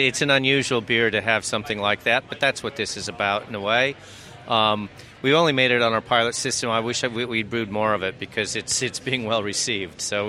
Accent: Colorado, United States; now in Australia; where I grew up in the Colorado Rockies, where we have a lot of breweries co-located with ski resorts, and it's part of the Alpine experience

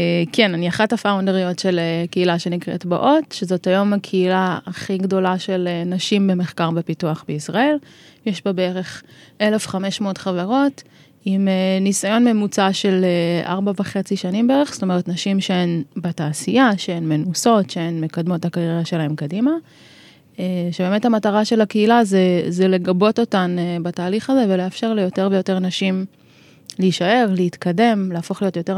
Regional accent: Tzora, Jerusalem District, Israel; גר היום, וגם נולדתי וגדלתי בקיבוץ

